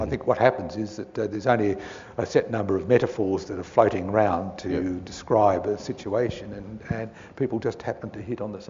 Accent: Canberra, Australian Capital Territory, Australia; One of the things about being born and growing up in Canberra, being educated here

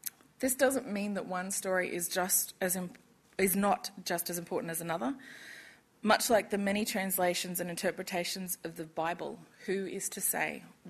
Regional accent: Eidsvold, Queensland, Australia; So as I'm a Willy Willy woman, I come from a small town called Idswald in southeast Queensland.

